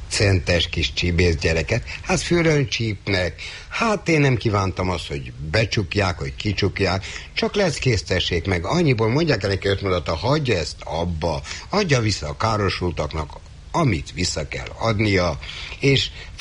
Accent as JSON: {"language": "Hungarian", "region": "Budapest", "country": "Hungary", "said": "mert a Józsefvárosból jöttem"}